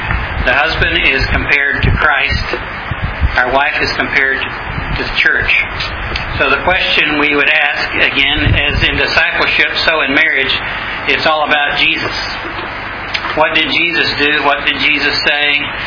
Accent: Oklahoma City, Oklahoma, United States; Again, I'm from Oklahoma City, a lay elder and a retired engineer.

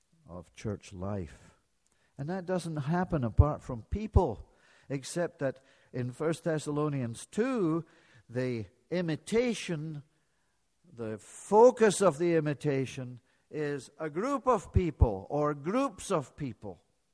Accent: Edinburgh, Scotland, United Kingdom; and he lived in my hometown of Edinburgh, he often wandered up to the top of the Blackford Hill

